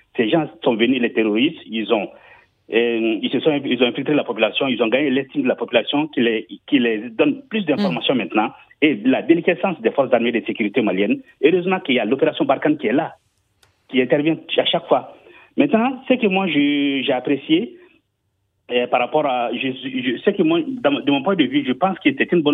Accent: Ségou, Mali; Je viens de la région de Ségou, à 35 km de Markala.

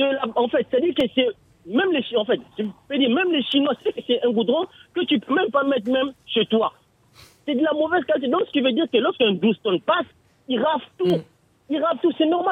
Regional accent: Guinea; also born or lived in Gabon; Je suis guinéen, mais j'ai fait le Gabon

